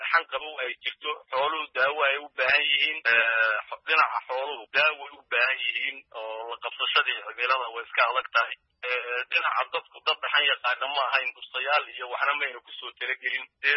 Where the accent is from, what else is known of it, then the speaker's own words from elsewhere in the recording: Birqod, Somali Region, Ethiopia; Waxaan ka imid gobolka Jarar, gaar ahaan degmada Birqod.